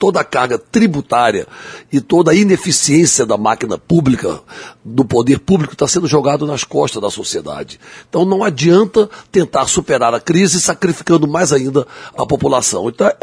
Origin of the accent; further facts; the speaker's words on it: Cuiabá, Mato Grosso, Brazil; born there; ter sido vereador da minha terra, da terra em que eu nasci, certo? Duas vezes vereador de Cuiabá